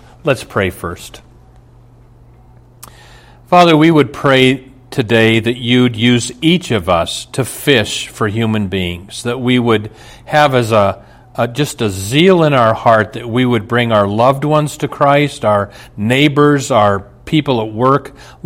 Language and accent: English; Nebraska, United States; And when I was a little boy, I grew up in Nebraska. There aren't many lakes in Nebraska.